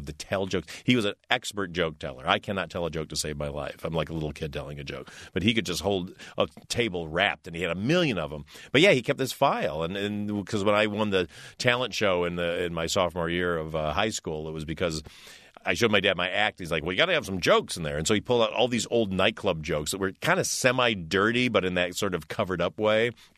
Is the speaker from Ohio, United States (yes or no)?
no; Detroit, Michigan, United States; which made no sense because I was a kid from Detroit.